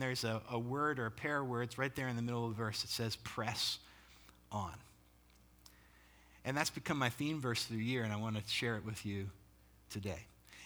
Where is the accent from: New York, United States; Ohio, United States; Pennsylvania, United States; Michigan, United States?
Pennsylvania, United States; now in Ocean City, United States; So I grew up in Pennsylvania and lived in and ministered at a church in the Philadelphia area for a long time. And I miss the fall, like leaves, you know. But it's nice to be down in Ocean City, Maryland now, where I live